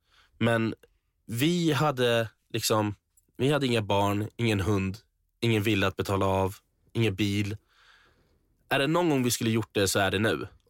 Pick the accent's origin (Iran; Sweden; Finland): Iran; Men jag tror att många som är iranier kan hålla med mig om den här pressen hemifrån